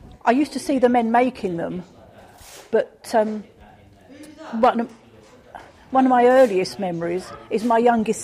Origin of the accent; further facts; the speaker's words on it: South East England, United Kingdom; because I grew up in Kent